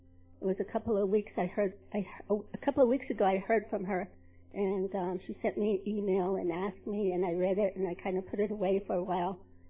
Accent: United States; I come from the Navajo Nation. My clans are Totojitney. I was born from San Jacinto, and my maternal grandparents are Tachitney, and my paternal grandparents are Hanagahi.

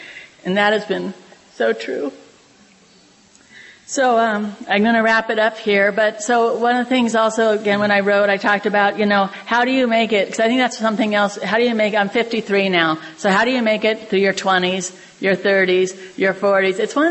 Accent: Santa Cruz, California, United States; now in San Francisco, United States; I was born and raised in Santa Cruz, and then I've lived in San Francisco for at least 30 years.

